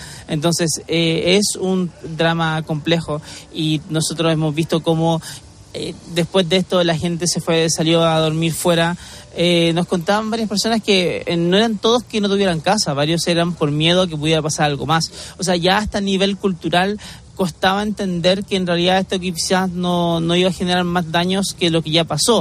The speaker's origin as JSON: {"language": "Spanish", "country": "Chile", "said": "como chileno dices, ¿por qué está temblando en Marrakech?"}